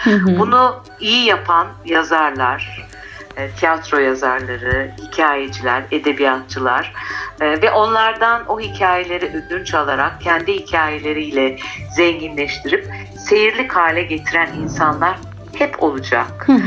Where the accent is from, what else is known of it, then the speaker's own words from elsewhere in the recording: Istanbul, Turkey; Ben toprağı saksıda görmüş bir İstanbullu olarak benim çiftçi olmam çok zor.